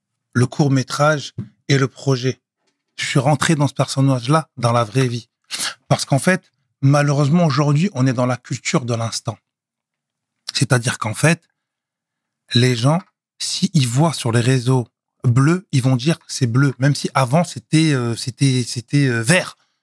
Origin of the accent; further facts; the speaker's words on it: Bordeaux, Nouvelle-Aquitaine, France; also born or lived in Paris, France; je suis né à Bordeaux. Ouais. T'as capté? Maintenant, moi, depuis que je suis petit, je suis entre Bordeaux et Paris.